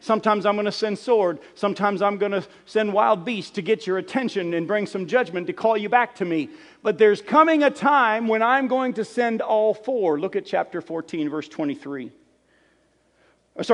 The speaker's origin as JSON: {"language": "English", "region": "New England", "country": "United States", "tie": "born or raised there", "also_born_or_lived": "Florida / New Orleans", "accent": "New England accent", "said": "Yeah, I'm a Yankee. I was born in New England and raised in New England, but I've been in Florida and New Orleans, and I've been living down here in the South for a long time. I've lost my New England accent."}